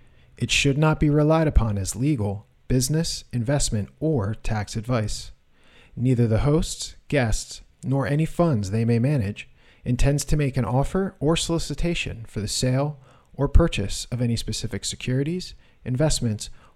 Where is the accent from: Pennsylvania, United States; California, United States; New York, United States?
Pennsylvania, United States; Philadelphia; As a Philadelphian and an Eagles fan